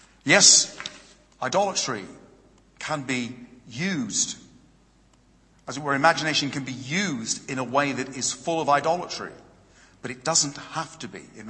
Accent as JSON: {"language": "English", "region": "East of England", "country": "United Kingdom", "said": "I come from Hertfordshire in the south of England. I do apologize for that. I'm not northern."}